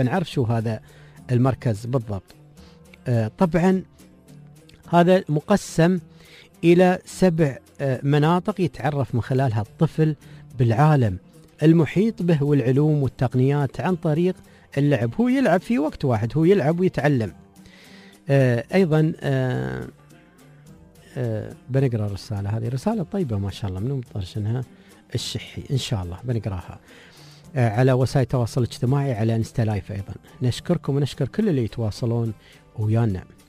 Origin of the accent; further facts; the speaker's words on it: Dubai, United Arab Emirates; عندنا في دبي